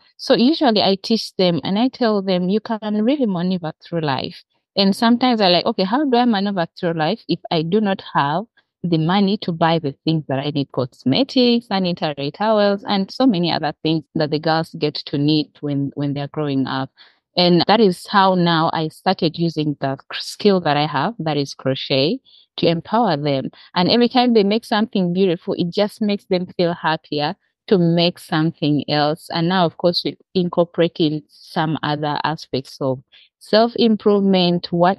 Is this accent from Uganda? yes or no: yes; Uganda; I am born and raised in Uganda.